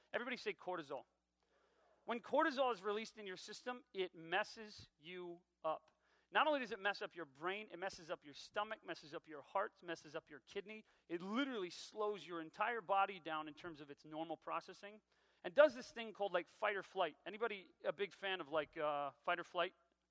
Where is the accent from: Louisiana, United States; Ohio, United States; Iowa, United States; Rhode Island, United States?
Ohio, United States; Dayton; also born or lived in Centerville; I grew up here in Dayton, Ohio, grew up here in South Dayton. I started out in a little neighborhood called Springboro.